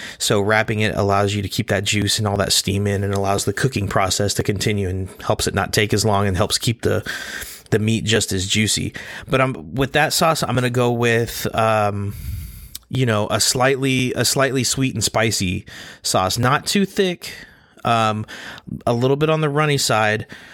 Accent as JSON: {"language": "English", "region": "Texas", "country": "United States", "said": "Wild, being a Texan, living in Texas, Texas to the bone."}